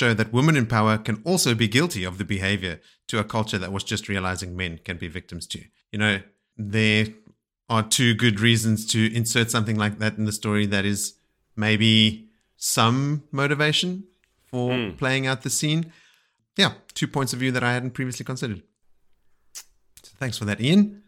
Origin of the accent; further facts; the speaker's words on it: Canada; As a Canadian, we also use Celsius and the metric system, unlike our neighbors to the south.